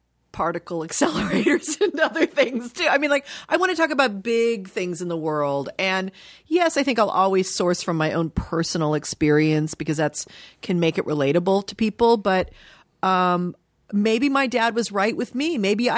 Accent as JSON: {"language": "English", "town": "Dayton", "region": "Ohio", "country": "United States", "tie": "born there"}